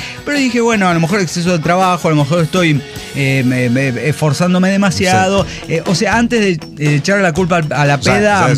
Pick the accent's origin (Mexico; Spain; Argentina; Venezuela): Mexico; Como buen mexicano